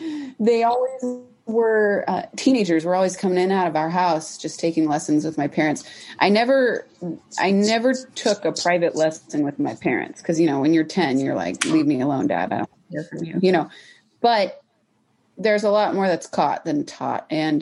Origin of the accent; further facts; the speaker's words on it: Snohomish, Washington, United States; I'm from Seattle, the Seattle area. I'm from a town about 35 minutes northeast of Seattle called Snohomish.